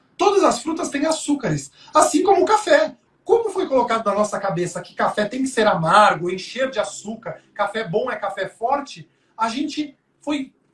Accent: Guarujá, São Paulo, Brazil; also born or lived in Santos; now in São Paulo, Brazil; Nasci em Santos, morei a minha vida toda, adolescência, começo da vida adulta no Guarujá, e já moro em São Paulo, já vai fazer 12 anos.

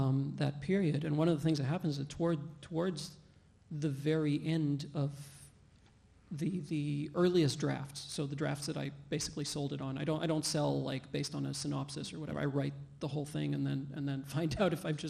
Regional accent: Qatar; a lot of that was from growing up in Qatar. Qatar is little peninsula sticking out of Saudi Arabia

